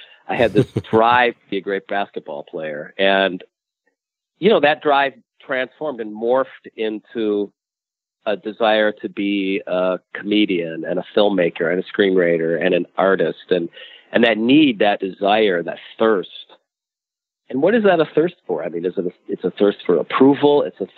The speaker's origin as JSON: {"language": "English", "country": "United States", "tie": "born or raised there", "said": "I'm a Zen monk, but I'm an American too, which means I'm grew up within the context of the American dream."}